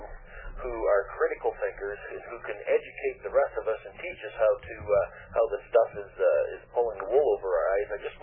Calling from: Canada; I'm calling from Canada

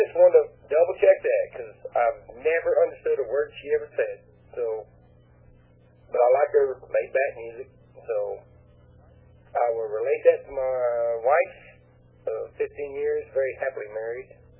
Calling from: Texas, United States; I was also wanting to tell you, I'm calling from Texas here.

